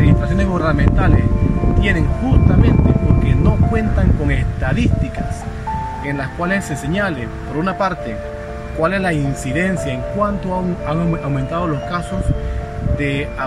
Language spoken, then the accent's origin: Spanish; Panama; es por ello que como panameños, como docentes, le decimos a ustedes, compañeros